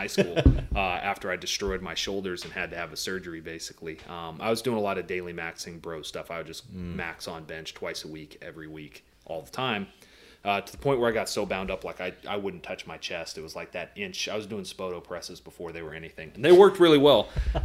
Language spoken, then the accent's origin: English; San Diego, California, United States; San Diego. Oh, okay. Always all San Diego. I went to high school in Mira Mesa and still in San Diego now.